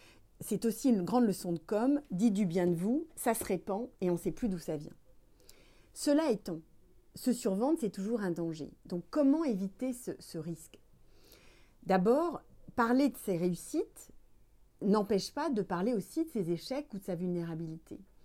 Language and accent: French; Tourcoing, Hauts-de-France, France; born there; je suis née à Tourcoing il y a 47 ans.